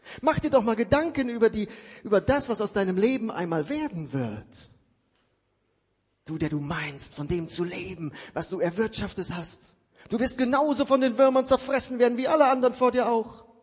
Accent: Siegen, North Rhine-Westphalia, Germany; Ich komme aus Siegen. Siegen, diese fromme Stadt, die geprägt ist von der Industrie

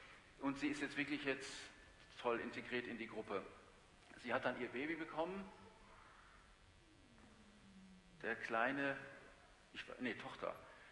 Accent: Germany; Dinge, die gut funktioniert haben, die wir geplant haben, wie man das so macht als Deutscher, dann hat man das alles organisiert und das funktioniert auch.

